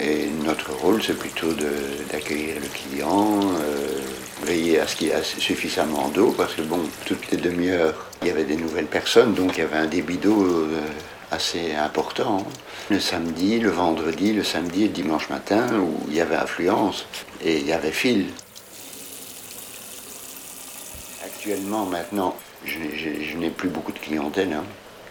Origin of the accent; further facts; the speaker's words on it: Brussels, Belgium; born there; now in Mechelen, Belgium; Je suis né à Bruxelles et j'habite actuellement à Malines.